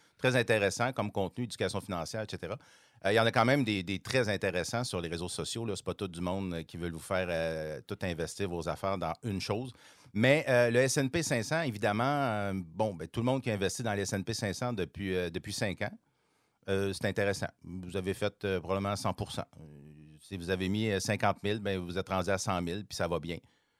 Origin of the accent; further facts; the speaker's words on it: Montreal, Quebec, Canada; born there; ça paraît que je suis né à Montréal.